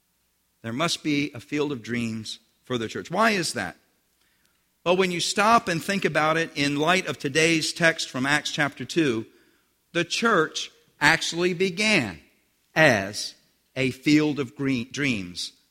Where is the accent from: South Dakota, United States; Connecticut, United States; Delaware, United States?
Delaware, United States; Selbyville; I remember as a kid growing up in Selbyville that I couldn't wait for school to get out